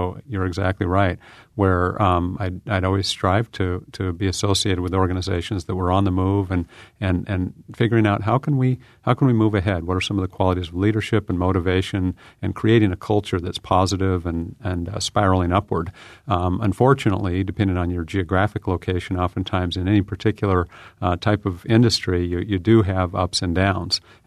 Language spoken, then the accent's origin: English; Ellensburg, Washington, United States; I grew up in Washington State, central Washington, a small town called Ellensburg.